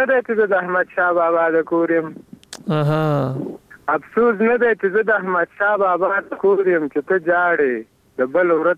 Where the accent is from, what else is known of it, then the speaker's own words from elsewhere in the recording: Laghman, Afghanistan; موږ لغمانی یو